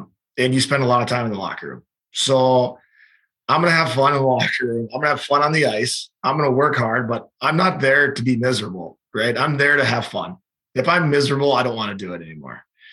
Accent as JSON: {"language": "English", "town": "Fargo", "region": "North Dakota", "country": "United States", "tie": "born or raised there", "said": "I think that was just kind of the mentality I had growing up in Fargo. Is not a lot of kids come out of Fargo, and I've just had that my whole life."}